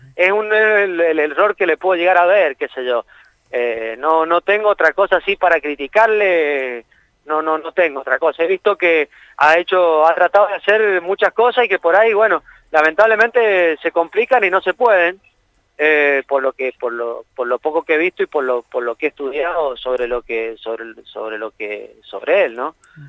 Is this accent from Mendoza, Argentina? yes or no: yes; Jocolí, Mendoza, Argentina; lo vengo viendo desde chico, desde que viví en Jocolí, que uno siempre va a Mendoza y le dicen, ¿de dónde venís?